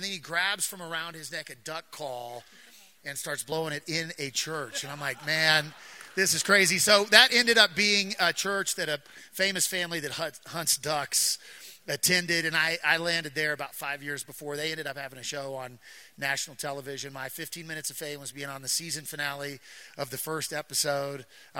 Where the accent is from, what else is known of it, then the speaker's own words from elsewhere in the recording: Wichita, Kansas, United States; I'm originally from Wichita, Kansas.